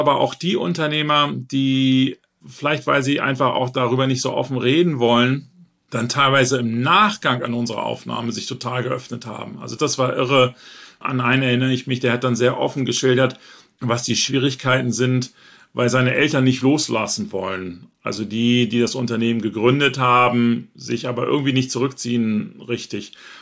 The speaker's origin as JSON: {"language": "German", "region": "Northern Germany", "country": "Germany", "said": "ich selber bin auch aus Norddeutschland, ich kenne"}